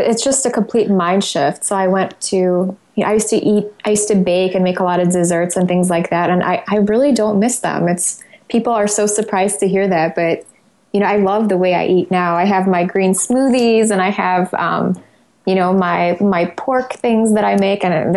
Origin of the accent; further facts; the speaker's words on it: Poland; and I'm from Poland, so our diet is also very much focused on wheat and dairy.